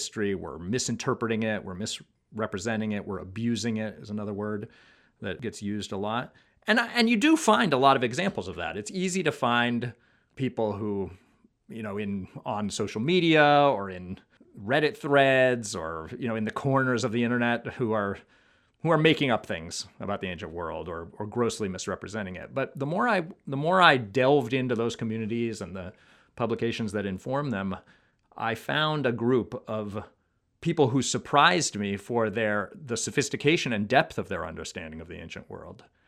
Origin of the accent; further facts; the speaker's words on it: United States; as an American surrounded by classical architecture in our nation's capital